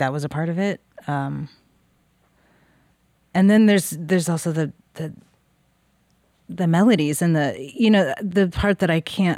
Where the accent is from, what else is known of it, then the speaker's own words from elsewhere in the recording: Little Rock, Arkansas, United States; now in Austin, United States; I came from Arkansas where there's no like cohesive music scene in Arkansas or in Little Rock, you know?